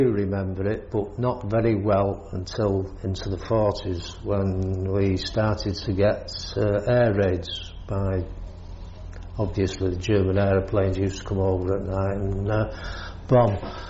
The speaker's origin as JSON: {"language": "English", "town": "Manchester", "region": "North West England", "country": "United Kingdom", "tie": "born or raised there", "said": "I grew up in Manchester, mainly in a place called Burnage, which is South Manchester. I arrived in Burnage when I was coming up to 6 years old, which is the May in 1939, just before the Second World War started. I went to school at Green End School"}